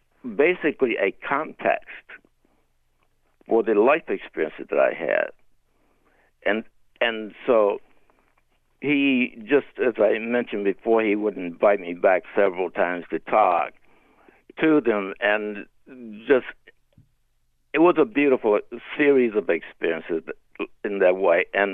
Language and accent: English; Mississippi, United States; I would talk to his class about my experience of growing up in Mississippi.